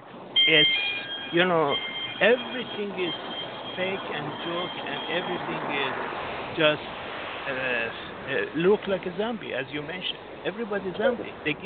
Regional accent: United States; now in Singapore; Oh, yeah. I'm an American citizen. I work in Singapore.

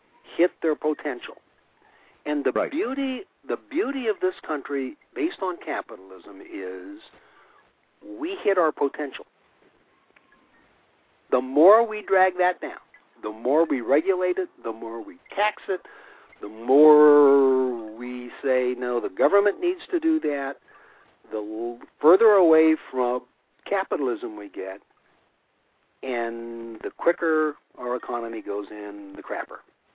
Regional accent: Hayfork, California, United States; Right here in my hometown of Hay Fork, California, it's $3.99 a gallon for diesel

